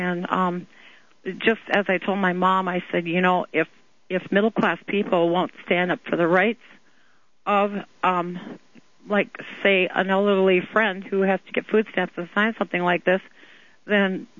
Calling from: South Dakota, United States; See, I'm calling from South Dakota.

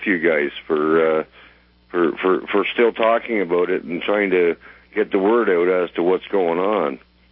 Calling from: Canada; the now I'm calling from Canada. Now we have hate crimes laws here in Canada

